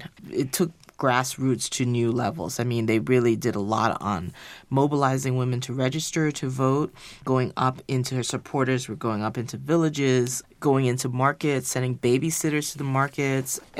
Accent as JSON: {"language": "English", "country": "Liberia", "tie": "born or raised there", "moved": "yes", "lives_now": "United States", "said": "I'm from Liberia myself. I grew up there. And I live now in the U.S. I'm an American citizen."}